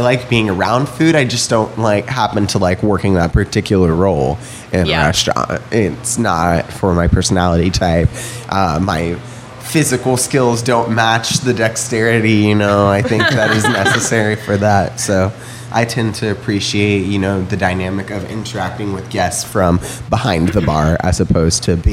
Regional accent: Riverside, California, United States; moved away as an adult; also born or lived in Portland, Oregon; Yeah, I'm from Riverside, California, Southern California. I got into working in restaurants when I was living in Portland, Oregon, after I had moved up to the Northwest when I was 18.

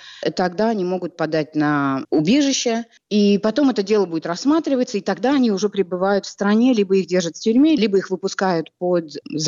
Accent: Uzbekistan; moved away as an adult; now in United States; Я из Узбекистана. Приехала сюда в 91-м году, когда в Узбекистане начались националистические настроения. И оказалась в Нью-Йорке со своим мужем. Мне было 19 лет, и поэтому

